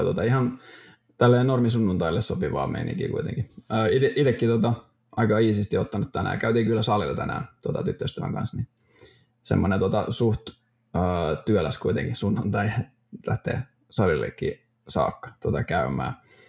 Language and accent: Finnish; Helsinki, Uusimaa, Finland; now in Vaasa, Finland; Mä oon Helsingissä kotoisin, asun Vaasassa ja opiskelen luokanopettajaksi viimeistä vuotta.